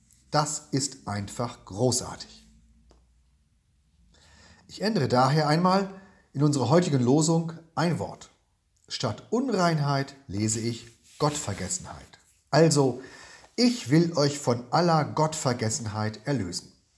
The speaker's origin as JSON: {"language": "German", "town": "Sachsenhagen", "region": "Lower Saxony", "country": "Germany", "said": "aus Sachsenhagen. Als Jugendlicher bin ich in meiner Heimatstadt mit dem Fahrrad einmal über eine Fußgängerampel gesaust"}